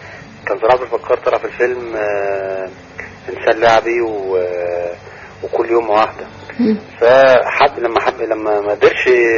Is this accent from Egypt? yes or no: yes; Egypt; فانا شايف ان التسامح مش بقضية كبيرة عندنا في مصر.